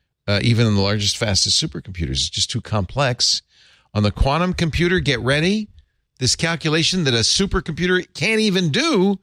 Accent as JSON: {"language": "English", "region": "West Virginia", "country": "United States", "accent": "West Virginia", "said": "That's my West Virginia accent."}